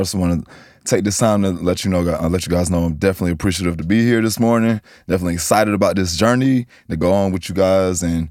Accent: Riverdale, Georgia, United States; I'm from Atlanta, Georgia, a south side of Atlanta, Georgia, to be exact, from a small city called Riverdale.

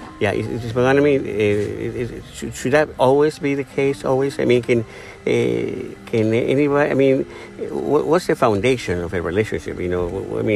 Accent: Ecuador; I am from Ecuador, and so that alone, I'm from another country, so that gives a different perspective.

